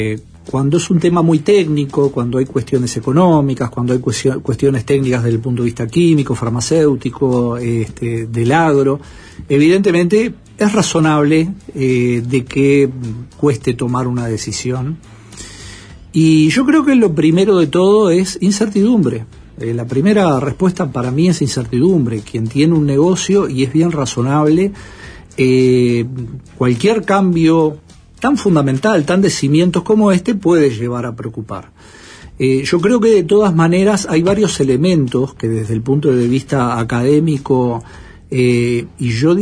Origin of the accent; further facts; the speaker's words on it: Uruguay; como uruguayos, podemos hacer desarrollos importantes